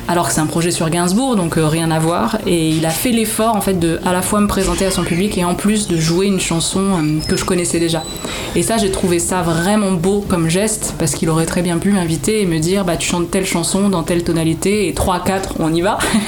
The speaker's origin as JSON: {"language": "French", "town": "Briançon", "region": "Provence-Alpes-Côte d'Azur", "country": "France", "said": "Donc il y a eu les Hautes-Alpes, donc chez moi à Briançon"}